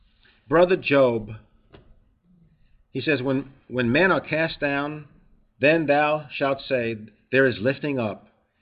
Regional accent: New York, United States; accent: New York; I've heard that people don't like my accent. They don't like my New York sound.

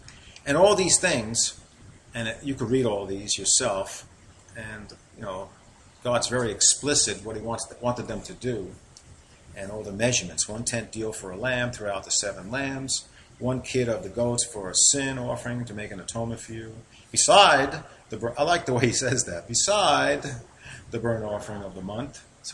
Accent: New York, United States; accent: New York; I speak Hebrew with my New York accent.

